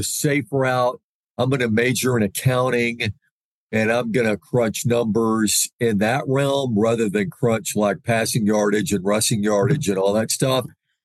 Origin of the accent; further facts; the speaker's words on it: Birmingham, Alabama, United States; And then I grew up watching sportscasters in the Birmingham market, like, you know, Herb Winches, Ken Lass, Scott Palmer, those guys.